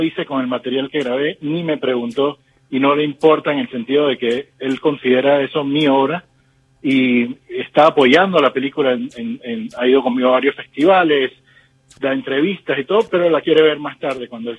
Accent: Panama; now in Miami, United States; Sí, yo, digamos que siendo panameño uno crece con su música en el ambiente.

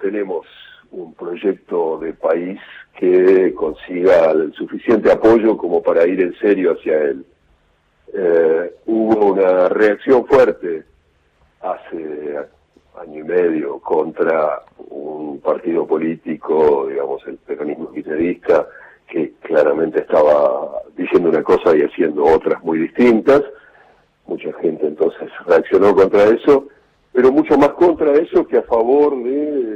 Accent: Argentina; moved away as an adult; Yo me fui por primera vez de la Argentina cuando tenía 18 años, en el año 76

